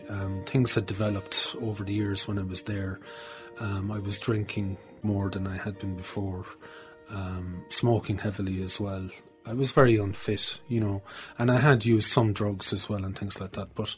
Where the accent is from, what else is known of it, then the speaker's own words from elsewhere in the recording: Limerick, Munster, Ireland; also born or lived in London; I grew up in Limerick in the 70s. I went to college in Dublin in the 80s, and I got my degree. I went over to London in the late 80s. I was there for about 8 years until about 96 when I came back to Limerick, and I've been back in Limerick since.